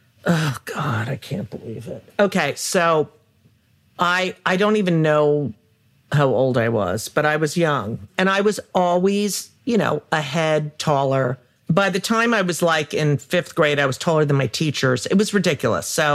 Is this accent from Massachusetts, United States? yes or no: no; New Jersey, United States; I was born in 1962. I grew up in New Jersey in a suburban, very, even though we were 25, 27 miles from New York City.